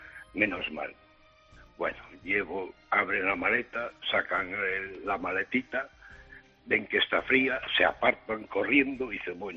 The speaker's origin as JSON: {"language": "Spanish", "country": "Spain", "said": "me dicen que si soy español, y joder, mira, el pasaporte"}